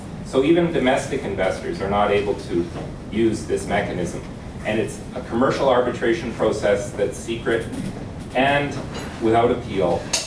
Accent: Canada; I'm from Canada and have some familiarity with a number of these ISDS suits that you cited, because Canada is the most sued nation under this mechanism

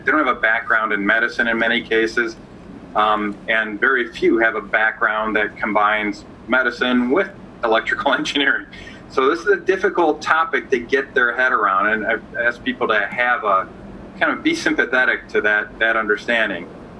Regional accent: Michigan, United States; I come from Michigan, and I'm about 30 minutes outside of the Motor City, Detroit.

